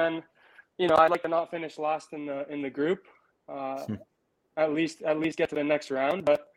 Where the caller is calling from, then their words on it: Pittsburgh, Pennsylvania, United States; I'm calling from Pennsylvania.